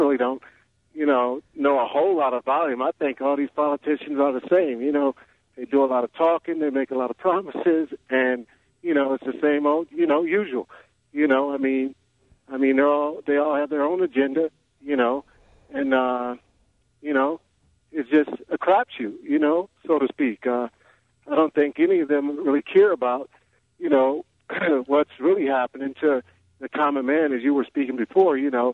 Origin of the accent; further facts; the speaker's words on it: United States; because I'm an American, once again, who served his country.